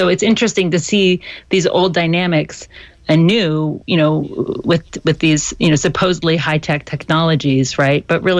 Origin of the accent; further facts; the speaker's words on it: Athens, Georgia, United States; So I grew up in Athens, Georgia, which is a sweet little college town, known for its music, for bands like